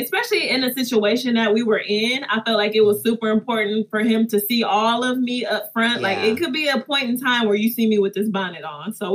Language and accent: English; Detroit, Michigan, United States; I'm a city girl. I'm from Detroit, you know.